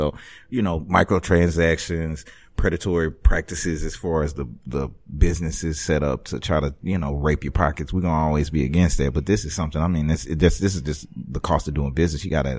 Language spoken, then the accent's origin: English; Louisiana, United States; born there; I was born in South Louisiana.